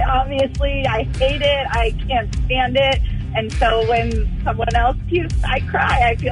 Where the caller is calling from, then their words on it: Corona, California, United States; I'm calling from Corona, California.